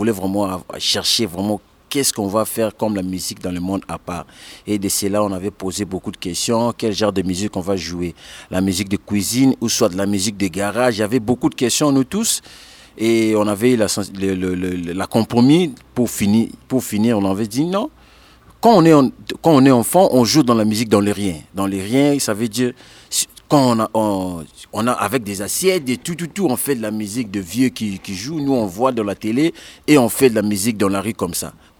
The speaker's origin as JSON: {"language": "French", "region": "Kinshasa", "country": "DR Congo", "said": "On vient de Kinshasa, Congo. Et on est 6."}